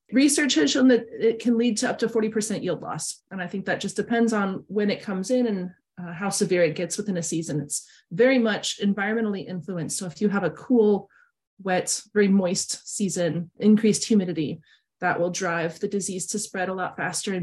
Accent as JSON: {"language": "English", "region": "Iowa", "country": "United States", "lives_now": "Michigan, United States", "said": "I'm originally from Iowa, but I moved to Michigan to fill this role about 5 years ago, and I've been loving it."}